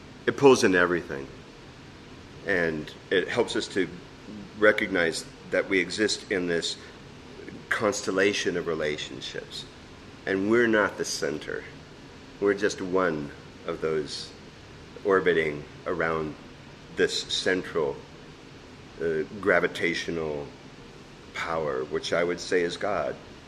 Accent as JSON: {"language": "English", "region": "Iowa", "country": "United States", "said": "I am from Iowa and, you know, we just messed up your lives for the next several months."}